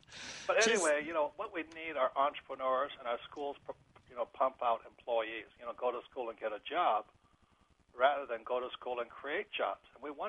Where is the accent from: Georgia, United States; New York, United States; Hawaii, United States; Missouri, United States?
Hawaii, United States; So I'm from Hawaii, and Obama's from Hawaii.